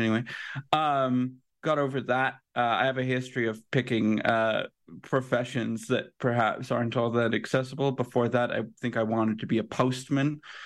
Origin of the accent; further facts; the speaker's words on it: United Kingdom; born there; I was born in Britain. A lot of my family is British